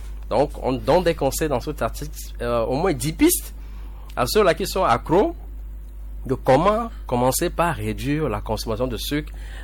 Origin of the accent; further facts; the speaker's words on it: Togo; chez nous, au Togo, en Afrique.